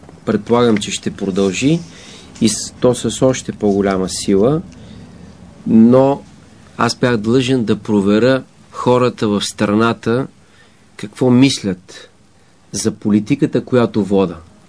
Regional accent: Sandanski, Blagoevgrad Province, Bulgaria; по главната улица на Сандански, Цветан Цветанов и Флоров забелязват чрез свои активисти в моя роден град магазина на моя братовчет.

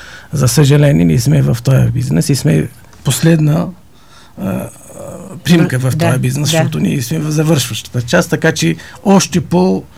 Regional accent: Tunisia; Bulgarian is a second language; moved away as an adult; now in Bulgaria; Аз съм от Тунес.

